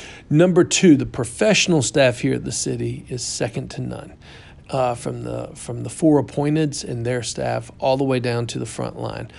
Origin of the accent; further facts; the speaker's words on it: Tallahassee, Florida, United States; A lot of people don't realize that I grew up here in Tallahassee.